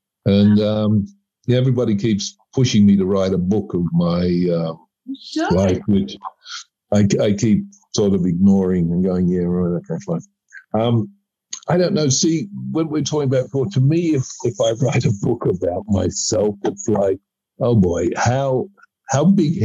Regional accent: Australia; Being an Australian, we lived in a country where there wasn't as many people

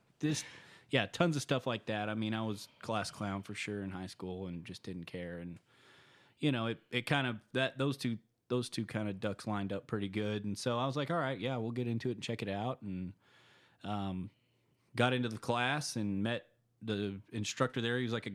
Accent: Texas, United States; I was from Texas, which was interesting.

